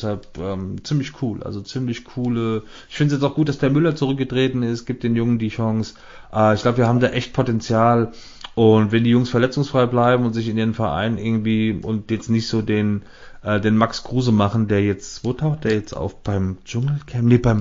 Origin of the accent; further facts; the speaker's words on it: Germany; man ist ja als Deutscher, hat man es ja immer so ein bisschen schwer mit der Vergangenheit